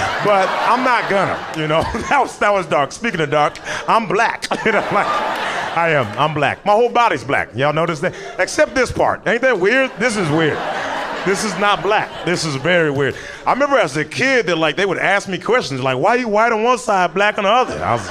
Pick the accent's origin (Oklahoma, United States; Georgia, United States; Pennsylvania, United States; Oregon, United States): Oregon, United States; Portland; born there; moved away; I was born in Portland, Oregon. That's where I was born.